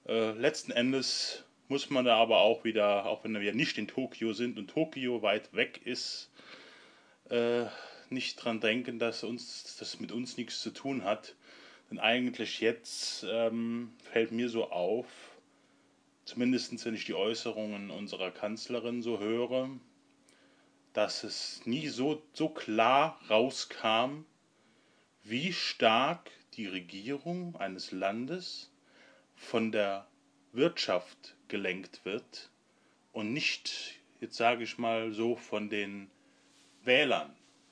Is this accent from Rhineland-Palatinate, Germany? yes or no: yes; Trier, Rhineland-Palatinate, Germany; Und in der Region Trier, wo ich herkomme, sind eigentlich nicht direkt die deutschen AKWs, die eine Bedrohung darstellen